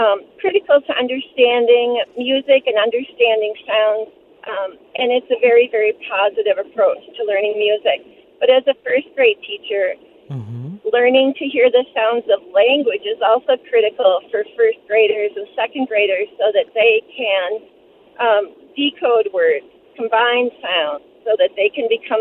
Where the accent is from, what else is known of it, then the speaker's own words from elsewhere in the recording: Duluth, Minnesota, United States; Well, I grew up in Duluth, and actually, I'm a first grade teacher.